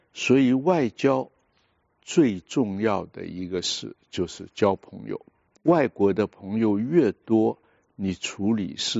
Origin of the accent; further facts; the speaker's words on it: Shanghai, China; also born or lived in United States; 我小时候在上海长大，